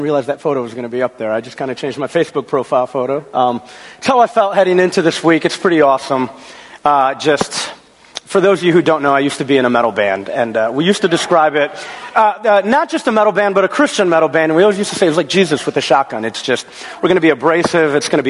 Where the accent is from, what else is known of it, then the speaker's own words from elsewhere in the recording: Wisconsin, United States; I must now turn my attention to the great state of Wisconsin, my home state, the great state.